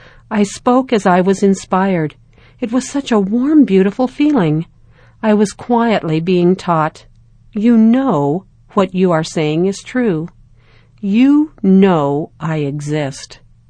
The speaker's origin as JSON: {"language": "English", "country": "Czechia", "tie": "born or raised there", "second_language": "English", "said": "Now there is a growing branch of about 40 Latter-day Saints in my hometown."}